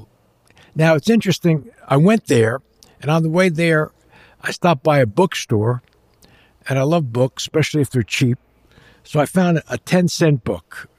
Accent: New Jersey, United States; My grandparents are from Italy. They immigrated to the States. So I grew up in New Jersey, went to University of Maryland, undergraduate, then Dallas Seminary.

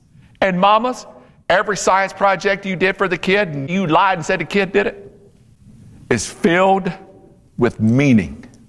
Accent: Louisiana, United States; See, I grew up in Louisiana. If it went 105 degrees with 102% humidity, you would think it was snow.

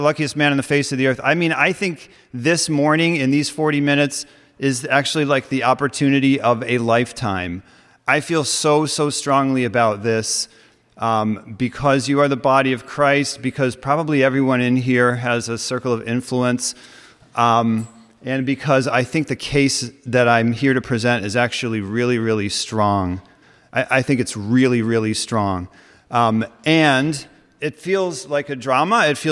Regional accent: New York, United States

